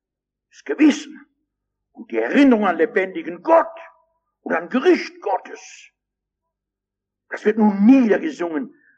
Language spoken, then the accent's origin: German; Rhineland, Germany; also wenn ich Karneval sage, dann sage ich als Rheinländer, bei uns heißt es Karneval